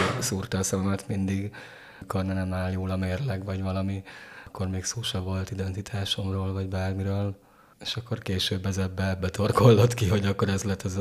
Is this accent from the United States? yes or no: no; Kaposvár, Somogy, Hungary; now in Pécs, Hungary; Én Kaposvárról kerültem Pécsre ezelőtt 8 éve, lassacskán, igen.